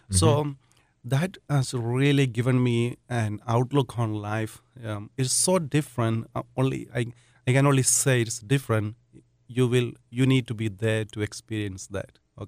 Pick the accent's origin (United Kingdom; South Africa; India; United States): India; And for me, I think growing up in India, as Abby said, it is a blessing to move around in India.